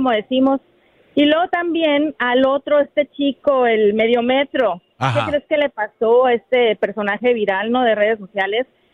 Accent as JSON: {"language": "Spanish", "town": "Hermosillo", "region": "Sonora", "country": "Mexico", "said": "Hermosillo, Sonora, arriba el norte."}